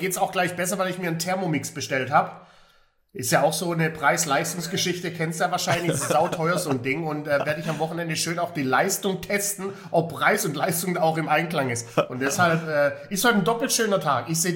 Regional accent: Heilbronn, Baden-Württemberg, Germany; moved away; aus meiner alten Heimat Heilbronn

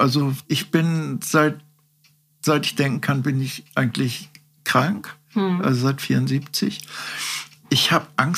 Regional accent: Schleswig, Schleswig-Holstein, Germany; Ja, mich hat's in Süden verschlagen in meinem Leben. Ich komme nämlich ursprünglich aus Schleswig.

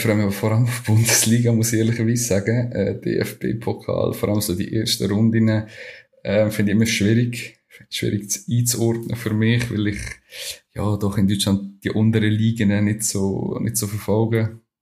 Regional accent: Dulliken, Solothurn, Switzerland; Wie du schon angetönt hast, komme ich aus Dulika oder bei Dulika aufwachsen, wohne mittlerweile in Olten.

